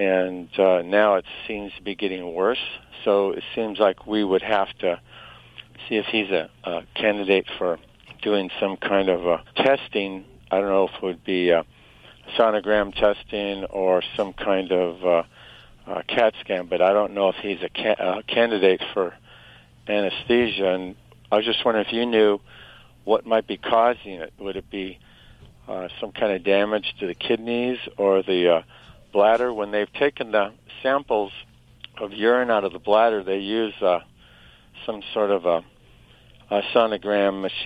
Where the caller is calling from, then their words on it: Santa Barbara, California, United States; Santa Barbara, California.